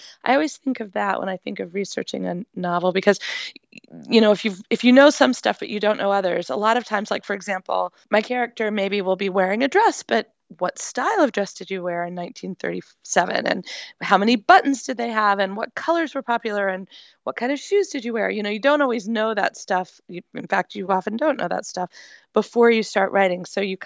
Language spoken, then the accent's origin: English; Maine, United States; And that painting was done near where I grew up in Maine, and it's been called one of the iconic American paintings.